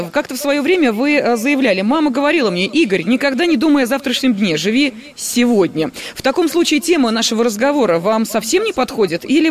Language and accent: Russian; Moscow, Russia; Ну а мы, москвичи